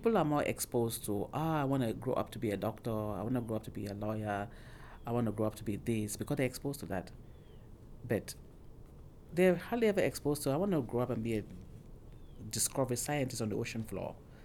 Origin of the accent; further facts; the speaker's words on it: Oklahoma, United States; You know, I make a joke that I'm from Oklahoma in the South, and we think we're very hospitable.